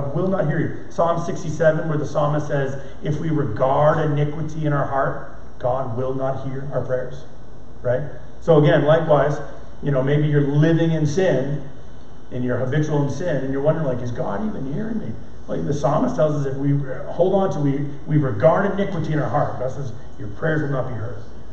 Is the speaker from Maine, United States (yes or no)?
yes; Maine, United States; an incredible soccer player locally in my hometown of Maine.